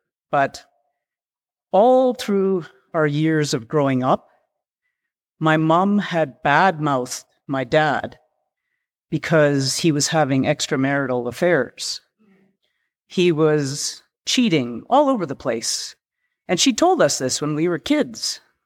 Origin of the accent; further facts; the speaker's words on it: Canada; I'm from Canada.